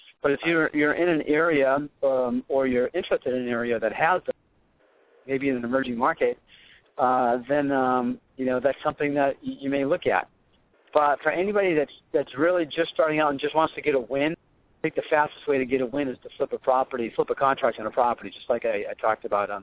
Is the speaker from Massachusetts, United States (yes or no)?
yes; Boston, Massachusetts, United States; We're from Boston. We're all Red Sox fans.